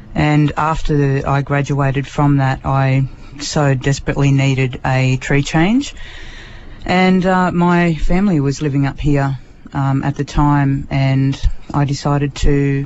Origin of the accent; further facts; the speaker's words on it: Dubbo, New South Wales, Australia; now in Sunshine Coast, Australia; I spent most of my life growing up in Dubbo, and around the surrounding towns like Bathurst, Cobar, Binaway, Coonabarabran, and have been very fortunate enough to live up here on the Sunshine Coast for the last 8 years.